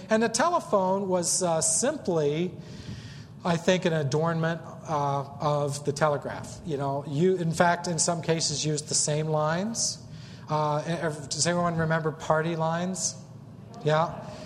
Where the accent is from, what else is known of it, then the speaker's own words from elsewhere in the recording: Ohio, United States; I was born and raised in Perry County near New Lexington.